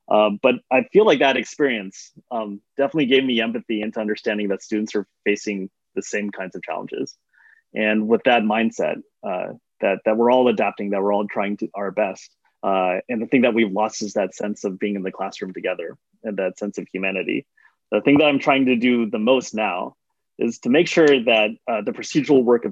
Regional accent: California, United States; So there weren't that many Filipino restaurants when I was growing up in the Bay Area.

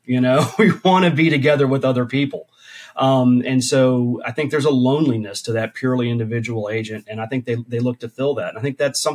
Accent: Appalachia, United States; I come from kind of a hard scrabble background, right? I grew up in Appalachia, poor family, lots of challenges.

